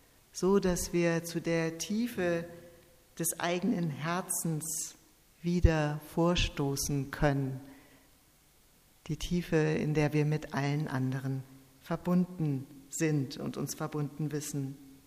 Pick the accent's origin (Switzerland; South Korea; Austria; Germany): Germany; Bielefeld, North Rhine-Westphalia; Bethel bei Bielefeld, meiner Heimat.